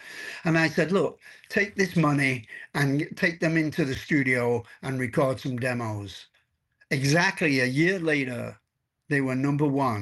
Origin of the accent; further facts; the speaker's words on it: England, United Kingdom; moved away; I came from England, which we shall say was gray. And I entered a world that was technicolor, and it was full of sunshine.